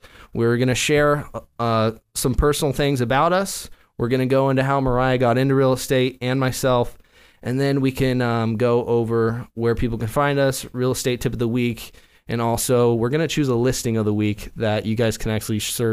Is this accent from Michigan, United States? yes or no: no; Mill City, Oregon, United States; also born or lived in Salem; Originally, I'm born here in Salem, just like a lot of y'all. And I was raised in Mill City until I was about 7. So, it's a little canyon town.